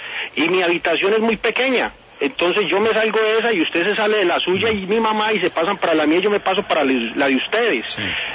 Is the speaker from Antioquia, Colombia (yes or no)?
yes; Antioquia, Colombia; soy antioqueño y me duele mi tierra, la tierra que Dios me dio la fortuna de nacer en ella.